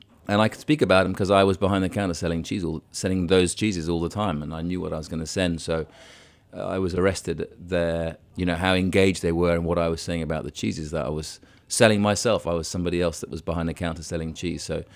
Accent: Cairo, Cairo Governorate, Egypt; The interest in cheese came about because, growing up in Cairo, it was the early 1970s. President Nasser had just died. We moved there just before he died.

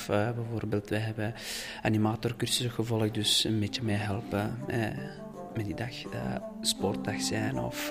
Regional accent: Afghanistan; Dutch is a second language; moved away; ik kom uit Afghanistan. Ik moet 6,5 jaar geleden moeten vluchten van Afghanistan naar hier.

